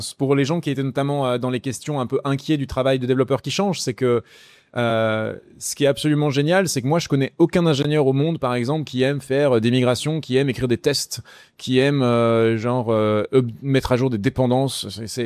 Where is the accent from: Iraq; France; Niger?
France; moi, en tant que Français, très fier qu'on ait aussi des labos qui se montent ici